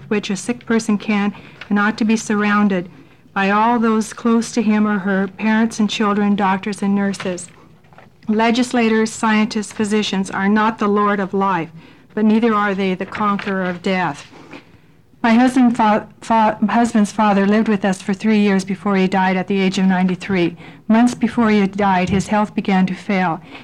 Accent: Milwaukie, Oregon, United States; I'm from Milwaukee, Oregon, Senator Cohen's district.

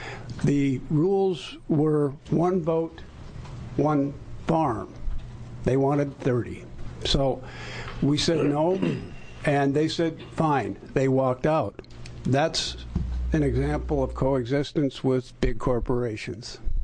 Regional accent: Rogue River, Oregon, United States; I'm from Rogue River in Jackson County.

